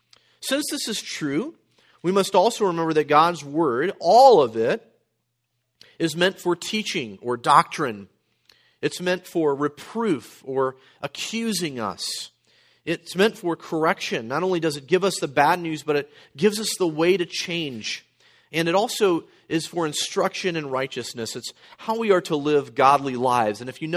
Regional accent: the South, United States; In the South, it's just jeet. But have you eaten? Some of you are getting that now. I'm from the South, so I got it right away.

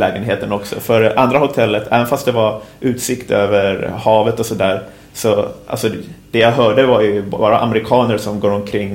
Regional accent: Tel Aviv, Tel Aviv District, Israel; Men sen när jag kom till mina hemtrakter nu, så the real Tel Aviv

